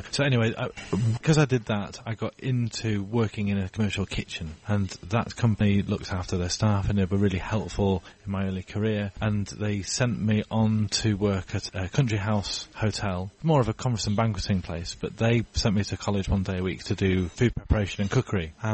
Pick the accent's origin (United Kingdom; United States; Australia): United Kingdom; Harrogate, Yorkshire and the Humber; here in my hometown of Harrogate, North Yorkshire.